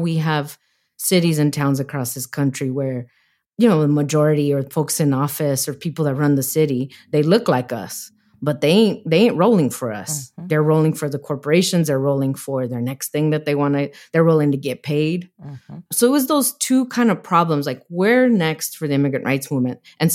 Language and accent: English; Arizona, United States; At the same time, I'm from Arizona. I left home for many years, came back, and Arizona is one of those places that the population is changing very rapidly.